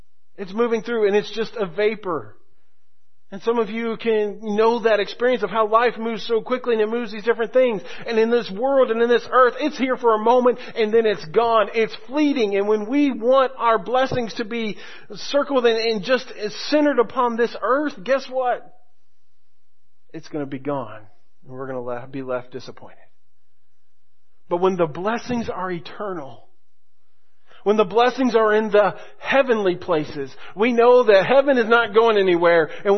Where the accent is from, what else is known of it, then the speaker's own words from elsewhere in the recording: Florida, United States; You know, I remember growing up in Florida, the different seasons, growing seasons